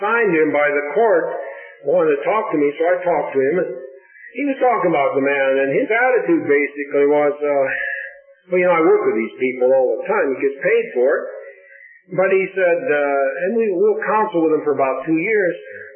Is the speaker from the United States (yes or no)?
yes; Colorado, United States; I come from Colorado. Now, we have become nationally famous, not for our skiing, but for Amendment 2.